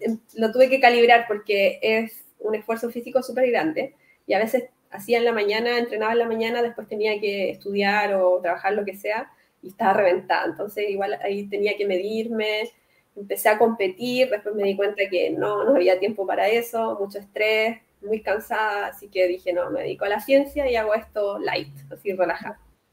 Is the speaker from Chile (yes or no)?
yes; Chile; porque soy de Chile